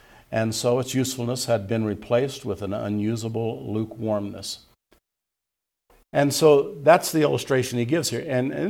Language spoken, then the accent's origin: English; Indiana, United States; now in Woodland Park, United States; One thing about living in Colorado that I didn't have growing up in Indiana was when you turned on the spigot for cold water, you got warm water.